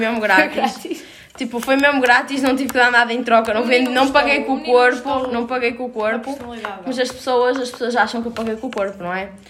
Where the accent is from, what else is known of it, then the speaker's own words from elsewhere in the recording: Porto, Portugal; Eu tenho 18 anos. E sou do Porto, obviamente.